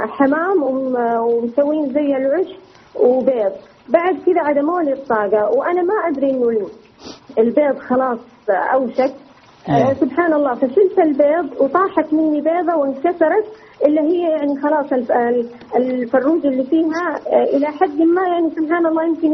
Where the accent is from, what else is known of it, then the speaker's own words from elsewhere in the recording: Mecca, Makkah Province, Saudi Arabia; لا، أنا من أهل مكة.